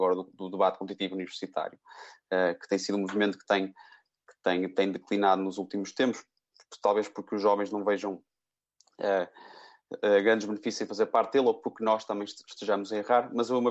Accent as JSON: {"language": "Portuguese", "region": "Porto", "country": "Portugal", "said": "eu sou do Porto, acabo por ser de uma zona francamente privilegiada do nosso país"}